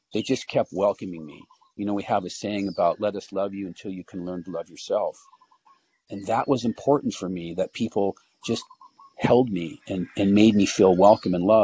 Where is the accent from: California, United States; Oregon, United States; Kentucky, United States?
California, United States; Los Angeles; Because growing up in Los Angeles with, 10 million people, whatever the population is there, you can get lost.